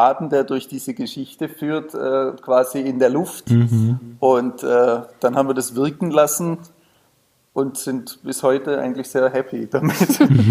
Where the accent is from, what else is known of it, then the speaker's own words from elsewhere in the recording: Baden-Württemberg, Germany; Ich komme aus dem Schwäbischen, bin auf einem Bauernhof quasi aufgewachsen.